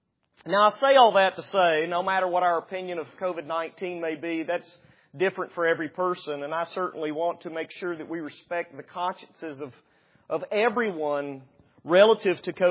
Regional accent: Alabama, United States; Well, I'm from Alabama. I readily admit

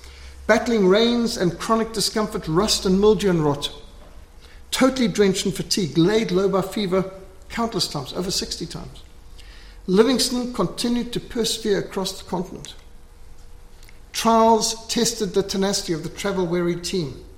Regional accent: Zimbabwe; It's like, yeah, you get these things growing up in Rhodesia and all that sort of thing.

